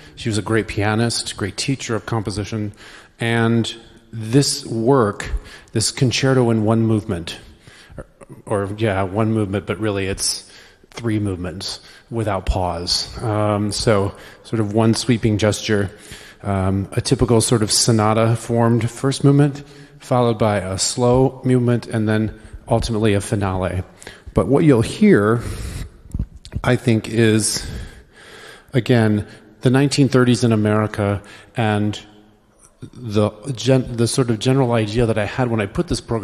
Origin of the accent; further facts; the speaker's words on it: Michigan, United States; now in Baton Rouge, United States; But I'm a native Midwesterner. I grew up in Michigan and went to school at Western Michigan University